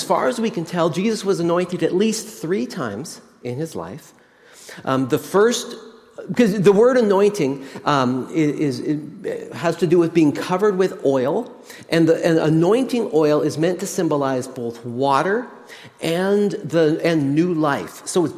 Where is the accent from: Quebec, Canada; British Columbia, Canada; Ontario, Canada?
British Columbia, Canada; Nelson; my hometown is Nelson, British Columbia, and it's in the middle of a, guess what, ponderosa pine forest.